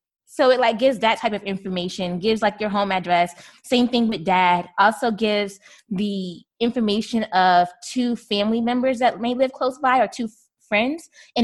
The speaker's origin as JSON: {"language": "English", "region": "the South", "country": "United States", "said": "we're from the South. So I grew up on this dish called stewed chicken and rice."}